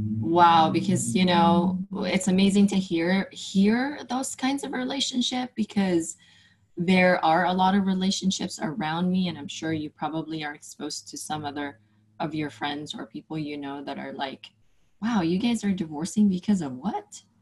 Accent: Philippines; moved away as an adult; now in United States; I grew up in the Philippines and I was 20 going on 21 when I came. So I was already an adult when I came about 18 years ago.

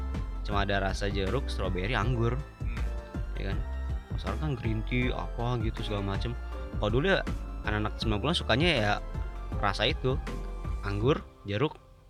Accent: Bekasi, West Java, Indonesia; Gak apa-apa, kita anak selatan juga, Bekasi Selatan.

